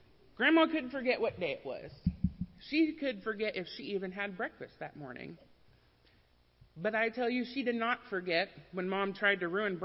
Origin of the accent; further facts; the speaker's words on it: Kansas, United States; I grew up in Kansas, and most years growing up, we'd only come down to Oklahoma a few times a year